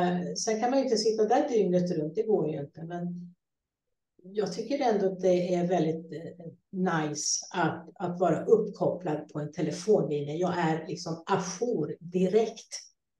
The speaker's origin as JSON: {"language": "Swedish", "country": "Sweden", "moved": "yes", "said": "när jag bodde hemma i Sverige då, så hade jag ju också mitt rum."}